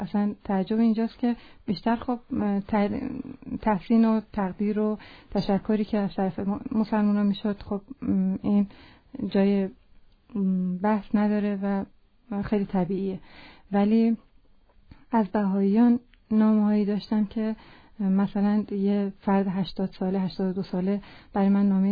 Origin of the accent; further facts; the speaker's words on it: Hamadan, Iran; خب من تو شهر خودمون همدان که هستم